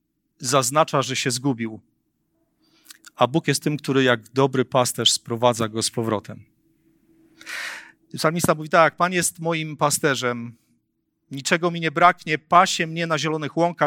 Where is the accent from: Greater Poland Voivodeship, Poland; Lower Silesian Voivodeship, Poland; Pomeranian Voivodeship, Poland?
Lower Silesian Voivodeship, Poland; Wałbrzych; jestem miastowym chłopakiem i dorastałem w Wałbrzychu, tam gdzie nie było za bardzo trawy, były tylko mury, tynki odpadające i trochę betonu i mnóstwo kurzu i brudu